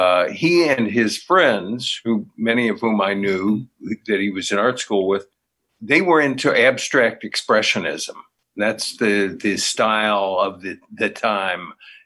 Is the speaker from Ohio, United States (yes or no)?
no; Champaign, Illinois, United States; I grew up downstate in Champaign, Illinois